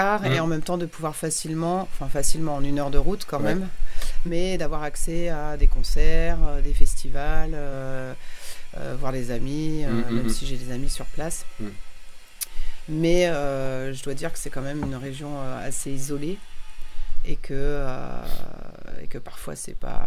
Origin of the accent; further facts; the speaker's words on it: Paris, Île-de-France, France; also born or lived in Senegal; now in Saint-Nazaire-le-Désert, France; moi je viens à la base de Paris, j'ai vécu au Sénégal aussi pendant plusieurs années, et j'avais quitté Paris parce que c'était... super bruyant, super dense.